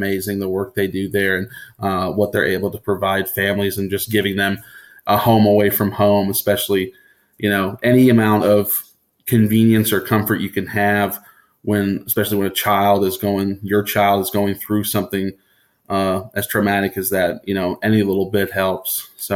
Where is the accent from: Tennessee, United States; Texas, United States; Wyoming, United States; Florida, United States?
Florida, United States; Miami; born there; So I was born in Miami, Florida.